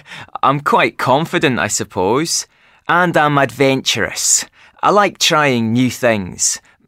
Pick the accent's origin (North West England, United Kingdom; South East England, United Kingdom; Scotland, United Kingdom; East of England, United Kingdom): Scotland, United Kingdom; Edinburgh; now in London, United Kingdom; I live in London, but I'm from Edinburgh, and I love coming back here every summer to do a show.